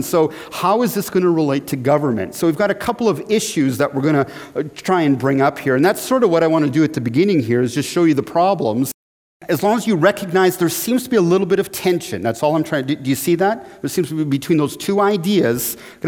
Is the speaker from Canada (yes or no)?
yes; Canada; now in United States; I'm a Canadian, so I am, if you're looking for my status here, I'm a permanent resident alien.